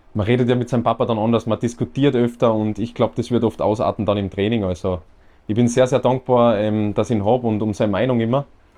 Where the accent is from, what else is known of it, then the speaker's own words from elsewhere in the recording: Austria; Wir sind alle zum Glück in Österreich groß geworden